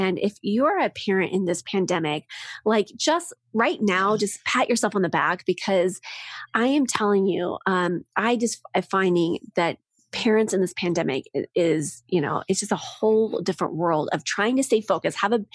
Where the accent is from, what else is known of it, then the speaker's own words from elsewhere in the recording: Midwest, United States; You know, I gave this silly analogy that I'm from the Midwest. And so I grew up on a farm.